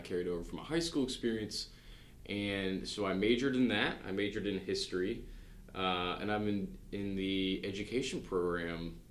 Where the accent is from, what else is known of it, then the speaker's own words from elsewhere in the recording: Baltimore, Maryland, United States; I'm from Baltimore, but I really just live outside of Baltimore.